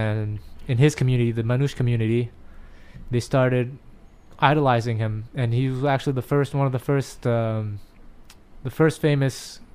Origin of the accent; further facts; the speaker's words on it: Ontario, Canada; And I'm from Ontario